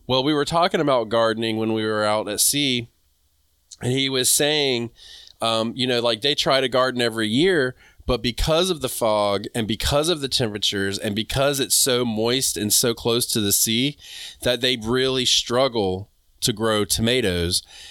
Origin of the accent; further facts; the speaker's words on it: North Carolina, United States; I'm from North Carolina.